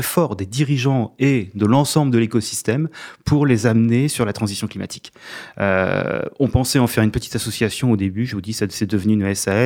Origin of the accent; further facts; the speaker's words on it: Calais, Hauts-de-France, France; born there; Je suis né à Calais.